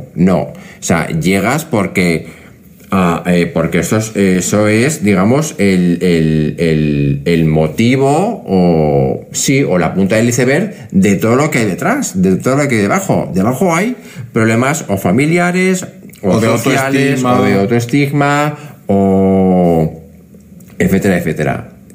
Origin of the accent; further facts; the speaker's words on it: Zaragoza, Aragon, Spain; yo soy de Zaragoza. Fui a Zaragoza y la sede de la asociación está justo en la calle, en la misma calle donde yo me crié, en casa de mis abuelos, justo al lado del portal.